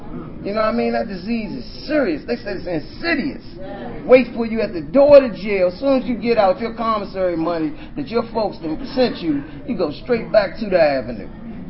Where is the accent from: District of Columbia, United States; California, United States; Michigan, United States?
District of Columbia, United States; Washington; I want to just say that I was born and raised in Washington, D.C.